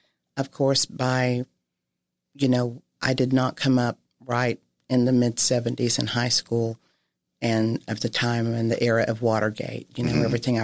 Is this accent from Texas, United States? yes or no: yes; Winnsboro, Texas, United States; Well, I grew up in Winnsboro, Texas, or just outside of Winnsboro, Texas, in a community called Pleasant Grove.